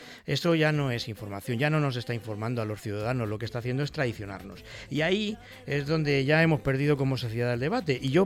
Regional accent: Valencian Community, Spain; yo soy de los que piensa que soy español y soy valenciano por pura casualidad, porque nací aquí.

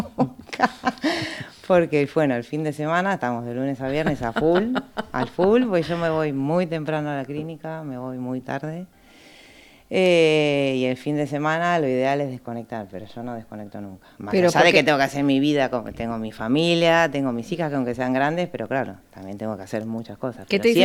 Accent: Argentina; moved away as an adult; now in Spain; yo soy argentina, pero vivo aquí ya media vida mía. Me vine muy joven.

